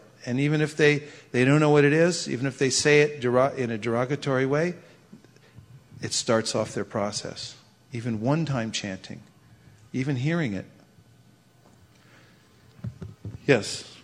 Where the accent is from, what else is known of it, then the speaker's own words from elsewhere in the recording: Lafayette, California, United States; I'm from Lafayette. I grew up in Lafayette. That's where my parents' house was.